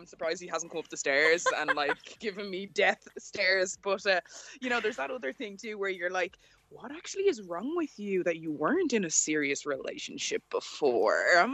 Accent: Ireland; I grew up in Ireland, and honestly, I never saw anybody that looked like me on TV.

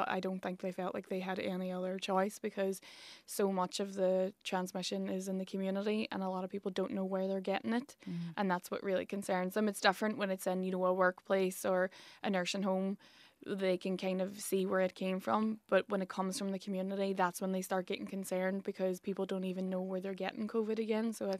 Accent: Ireland; I'm Irish.

